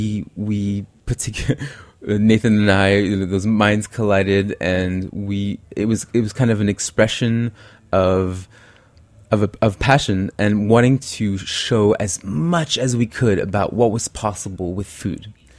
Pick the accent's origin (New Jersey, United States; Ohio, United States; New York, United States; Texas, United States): New York, United States; So, as a Frenchman, I mean, it's in my DNA to like cheesy music, but I must say, growing up in New York and you know, having that urban culture